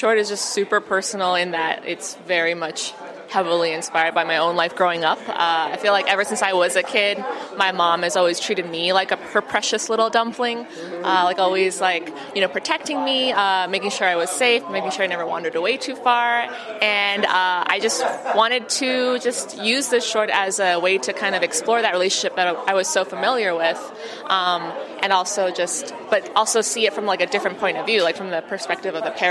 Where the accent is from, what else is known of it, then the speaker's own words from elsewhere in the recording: Toronto, Ontario, Canada; my hometown of Toronto, Canada, and my family who are Chinese Canadian.